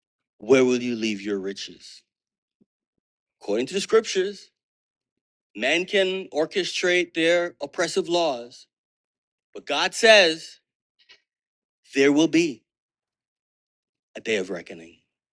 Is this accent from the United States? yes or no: no; Jamaica; Now, I grew up in Jamaica.